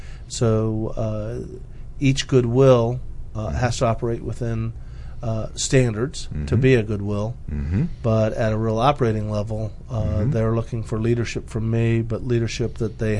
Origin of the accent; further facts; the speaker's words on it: Indianapolis, Indiana, United States; Well, I grew up in Indianapolis. I'm the youngest of seven kids.